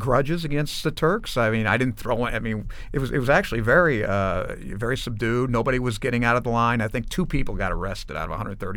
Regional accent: Granite City, Illinois, United States; You know, we come from Granite City

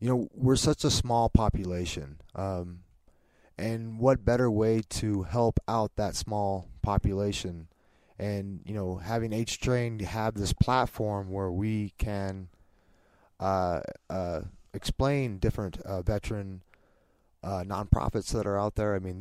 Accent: North Platte, Nebraska, United States; born and raised in North Platte, Nebraska, graduated in 1993.

